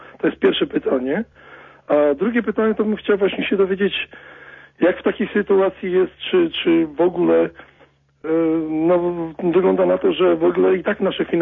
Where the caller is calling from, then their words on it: London, United Kingdom; z Londynu dzwonię.